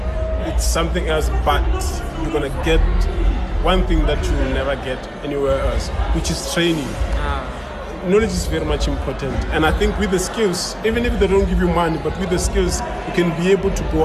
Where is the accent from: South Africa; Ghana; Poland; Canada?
South Africa; Limpopo; Like you can see, we are from Limpopo.